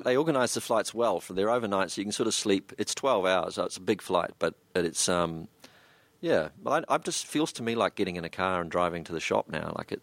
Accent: New Zealand; accent: New Zealand; suddenly it was being a New Zealander and standing in the middle of a group of people and really not saying hardly anything, just going, yeah, was suddenly quite credible.

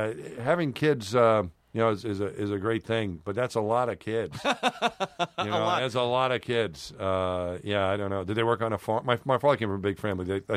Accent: New York City, New York, United States; New York City, when I was growing up in New York, it's a lot different.

